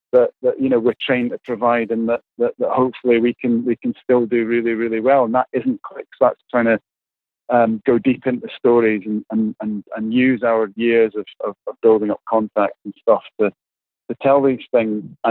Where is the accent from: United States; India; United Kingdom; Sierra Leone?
United Kingdom; Scotland; moved away as an adult; now in England; I've been covering the club for 16, 17 years when I came down from Scotland to do, you know, essentially Liverpool, Everton, United, and City was my initial job in England.